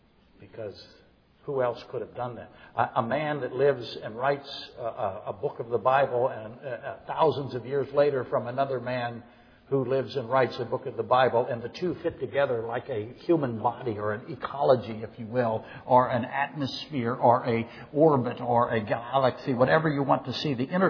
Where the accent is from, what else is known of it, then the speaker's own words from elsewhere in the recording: Poplar Bluff, Missouri, United States; I was raised in Poplar Bluff, Missouri as a small child.